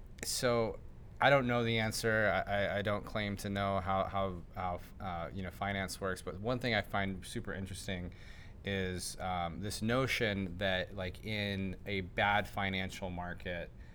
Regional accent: Venezuela; I'm from Venezuela, and so I talk about this kind of stuff a lot.

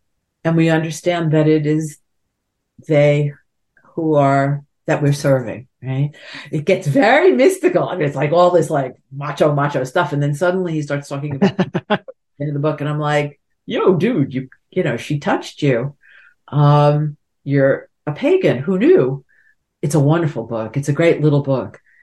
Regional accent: New York, United States; I, you know, I'm also a New Yorker

